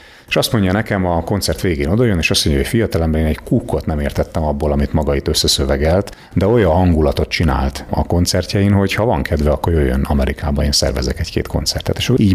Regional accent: Győr, Győr-Moson-Sopron, Hungary; Győri vagyok.

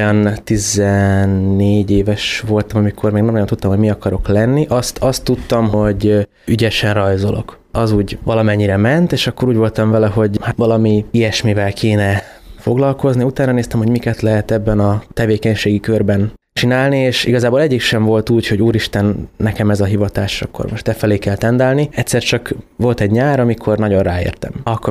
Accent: Kiskunhalas, Bács-Kiskun, Hungary; alapvetően én is itt nevelkedtem Kiskunhalason

